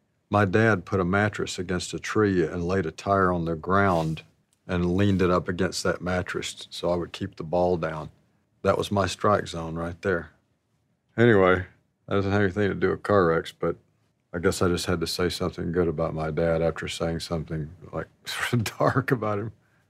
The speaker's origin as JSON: {"language": "English", "town": "Alpine", "region": "Arkansas", "country": "United States", "tie": "born or raised there", "said": "I grew up in Alpine, Arkansas, and the population there was 110. So we lived in the woods."}